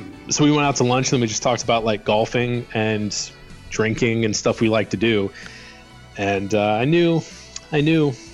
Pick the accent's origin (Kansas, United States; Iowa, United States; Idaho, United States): Iowa, United States; Davenport; And I was working in Illinois, and then in my hometown, I worked in Iowa and Davenport for a little bit. And then got a job in Tulsa.